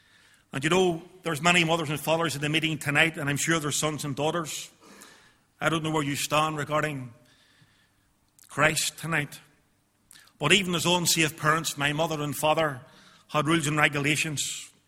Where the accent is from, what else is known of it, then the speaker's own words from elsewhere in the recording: Belfast, Northern Ireland, United Kingdom; I was brought up in East Belfast. I've got three brothers and four sisters. I don't come from a Christian background whatsoever. My mother and father were not religious in any shape or form.